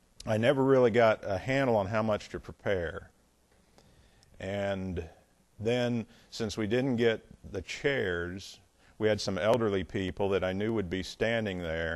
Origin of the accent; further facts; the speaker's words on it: Indiana, United States; So, I'm from Indiana. So, Indiana corn cobs.